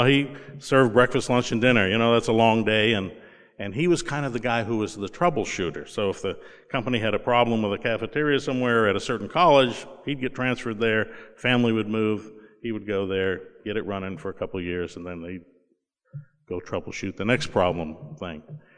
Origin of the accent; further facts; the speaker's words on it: Florida, United States; I'm from Florida. I like warm weather, sunshine.